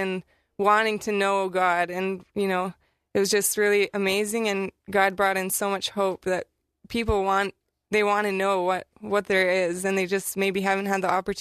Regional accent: Saskatchewan, Canada; I'm from Saskatchewan, Canada, and I'm 26.

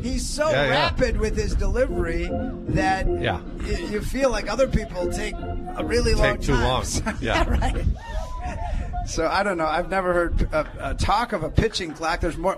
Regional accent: Milwaukee, Wisconsin, United States; Yeah, I'm from Milwaukee, so I just claim whatever I can for the area.

